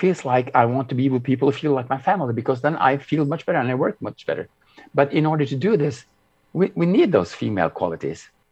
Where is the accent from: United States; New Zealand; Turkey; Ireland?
Turkey; And just to learn that and growing up in Turkey